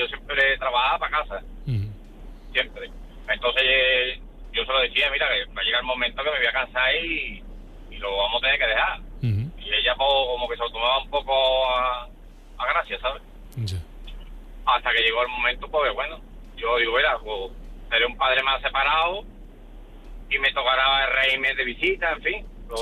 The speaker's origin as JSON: {"language": "Spanish", "town": "Seville", "region": "Andalusia", "country": "Spain", "said": "yo soy de Sevilla"}